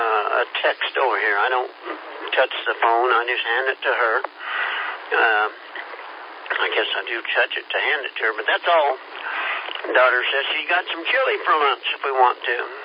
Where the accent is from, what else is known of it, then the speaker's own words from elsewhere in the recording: Kansas, United States; We're from Kansas, and our little town was 20,000 when the college was in.